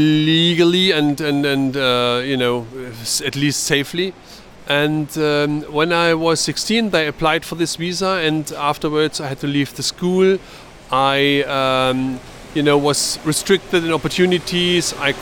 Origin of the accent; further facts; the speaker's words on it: East Germany, Germany; English is a second language; I grew up in East Germany in the communist dictatorship.